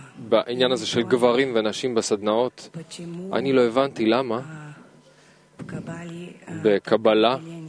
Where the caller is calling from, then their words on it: Tbilisi, Georgia; מטביליסי.